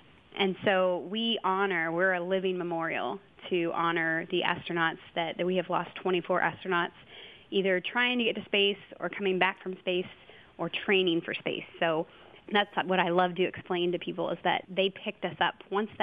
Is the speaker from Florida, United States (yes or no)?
yes; Melbourne, Florida, United States; I'm from Melbourne